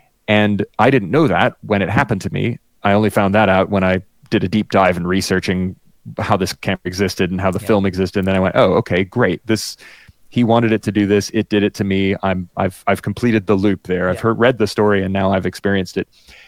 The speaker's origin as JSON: {"language": "English", "town": "Miami", "region": "Florida", "country": "United States", "tie": "born or raised there", "said": "I grew up in Miami, and the US is massive."}